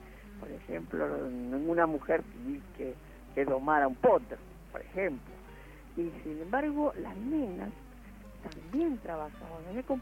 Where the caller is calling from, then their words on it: Agronomía, Buenos Aires, Argentina; Yo me crié en el campo, en una estancia, y he visto trabajar mujeres